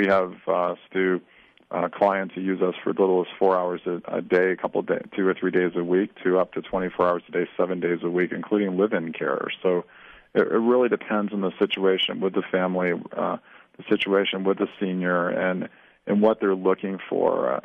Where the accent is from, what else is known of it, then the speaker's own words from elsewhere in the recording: Maine, United States; I grew up in Maine, and it was a beautiful facility